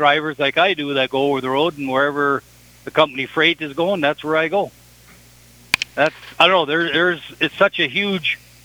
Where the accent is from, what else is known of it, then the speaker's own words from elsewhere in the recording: Madison, United States; Yep, I grew up in Madison.